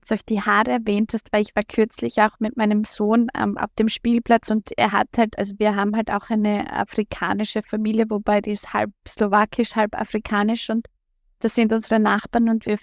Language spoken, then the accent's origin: German; Styria, Austria; born or raised there